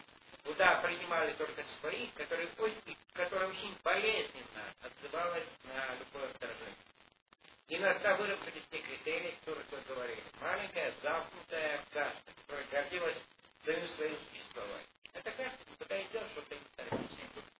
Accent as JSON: {"language": "Russian", "country": "Ukraine", "first_language": "Ukrainian", "second_language": "Russian", "said": "Я украиноязычный украинец."}